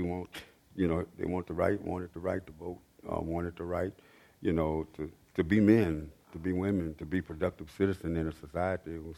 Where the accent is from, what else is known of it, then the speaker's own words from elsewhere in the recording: the South, United States; being a post, you know, World War II baby growing up in the South, Jim Crow was really everywhere.